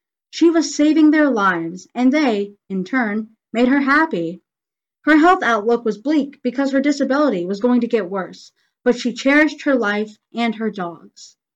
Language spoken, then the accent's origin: English; Cary, North Carolina, United States; I was raised with an understanding that I was blessed growing up in Cary, because life here is so different than many places in our country.